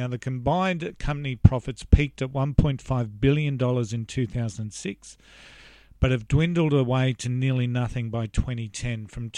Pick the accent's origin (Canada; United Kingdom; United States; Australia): Australia; I mean, I'm from Australia, and one of the biggest things that I wanted to do when I first visited America a number of years ago